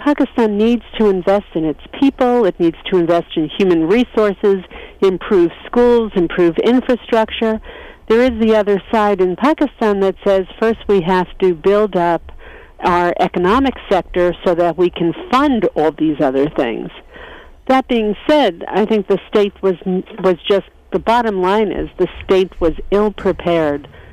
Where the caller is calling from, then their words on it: Eugene, Oregon, United States; remember, I'm speaking from Eugene, Oregon.